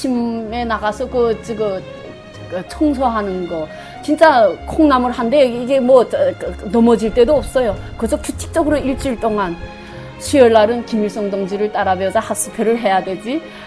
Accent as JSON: {"language": "Korean", "town": "Kowon", "region": "South Hamgyong", "country": "North Korea", "tie": "born or raised there", "moved": "yes", "lives_now": "Gunsan, South Korea", "said": "저희 고향은 함경남도 고원 장동 땅이고요. 태어난 곳은 거기고 지금 살고 있는 현재는 대한민국 군산 땅에서 살고 있어요."}